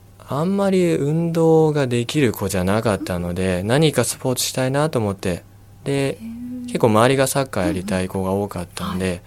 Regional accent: Tsujido, Kanagawa, Japan; also born or lived in Sendai; 生まれはごめんなさい仙台です、うんうん、ただもう本当にずっと辻堂で育ってます。

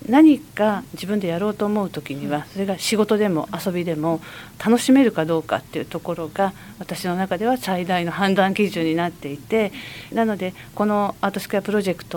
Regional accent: Yamato, Kanagawa, Japan; born there; also born or lived in Hyogo; 生まれは隣の大和市なんですが、それからちょっと父の転勤で兵庫県に行きまして、高校生の時から湘南台にずっと住んでおります。

